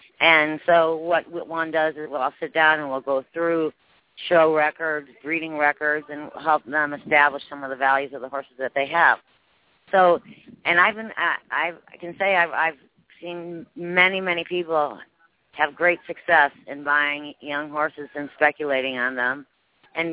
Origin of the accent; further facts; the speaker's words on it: Ohio, United States; And I'm from Ohio